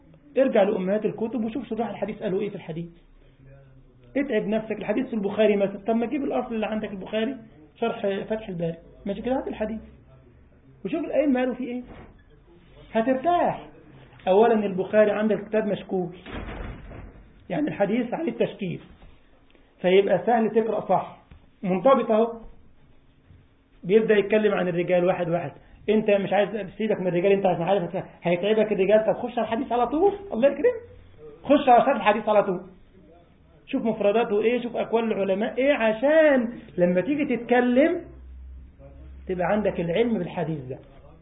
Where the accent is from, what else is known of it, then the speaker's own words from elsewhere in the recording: Egypt; زي اخ الله يبارك له، عندنا برضو في مصر، هو اخي ما شاء الله مجتهد في طلب العلم على خير يعني